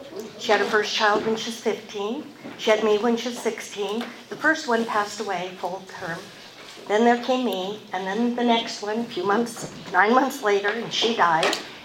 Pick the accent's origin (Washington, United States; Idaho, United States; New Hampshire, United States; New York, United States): Idaho, United States; Lewiston; born there; I was born in Lewiston, Idaho in 1942, and my mom and dad were just the most amazing people.